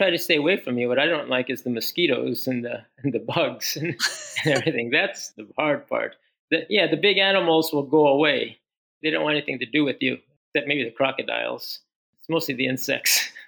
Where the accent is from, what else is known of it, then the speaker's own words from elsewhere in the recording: Philippines; I'm fluent in Spanish, but not because I'm Filipino, obviously.